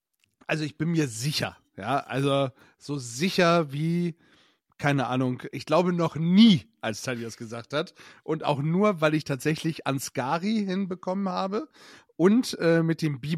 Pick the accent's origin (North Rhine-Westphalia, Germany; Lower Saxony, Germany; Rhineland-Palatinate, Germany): Lower Saxony, Germany; Beverstedt; Wir sind ja im gleichen Dorf aufgewachsen.